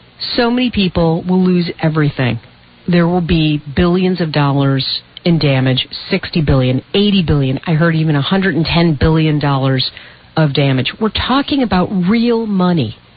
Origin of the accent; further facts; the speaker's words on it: United States; But as an American, this is one thing that you can do to be counted.